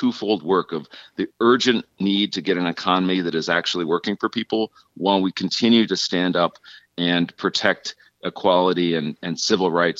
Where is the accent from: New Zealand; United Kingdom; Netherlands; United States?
United States; Northfield, Minnesota; I'm a lifelong Minnesotan. I grew up in Northfield with Paul Wellstone as my hometown hero